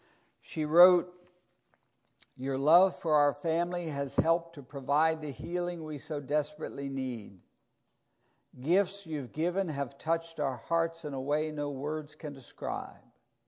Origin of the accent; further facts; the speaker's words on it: Elizabethtown, Pennsylvania, United States; I grew up in Elizabethtown in Lancaster County